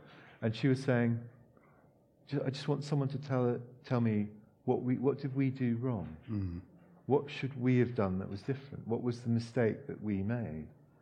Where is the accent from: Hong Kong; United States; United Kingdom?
Hong Kong; moved away; I grew up in Hong Kong, and in the 70s in Hong Kong, a huge thing there was the what's now referred to as the boat people.